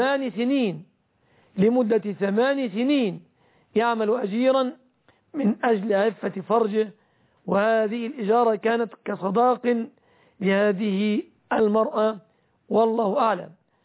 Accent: Egypt; فيعلم أننا في بلادنا مصر غالب الصداق يتمثل في الآتي،

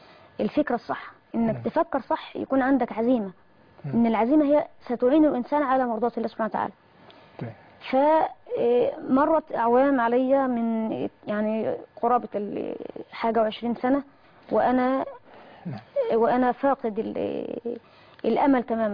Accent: Kafr El Sheikh Governorate, Egypt; عندنا في كفر الشيخ

